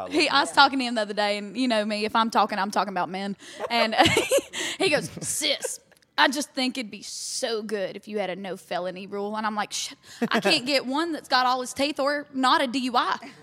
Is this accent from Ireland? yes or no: no; Florida, United States; Look, I'm from Florida, man.